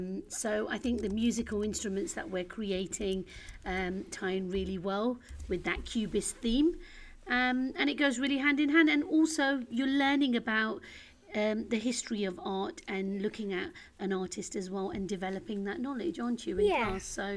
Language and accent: English; Leicester, East Midlands, United Kingdom; I was born in a city called Leicester. It's East Midlands.